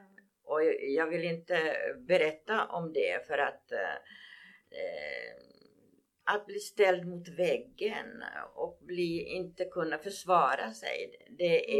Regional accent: Kronoby, Ostrobothnia, Finland; now in Sweden; pratar kanske om mitt Kronoby, mitt fosterland är Finland, mitt hemland är Sverige.

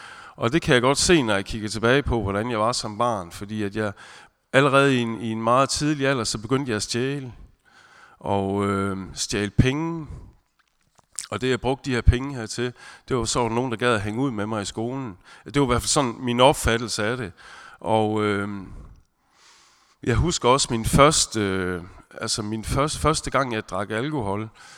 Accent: Esbjerg, Region of Southern Denmark, Denmark; jeg er 42 år, og jeg kommer her fra Esbjerg. Jeg har altid boet i Esbjerg, opvokset i Esbjerg. Jeg har fire ældre søskende

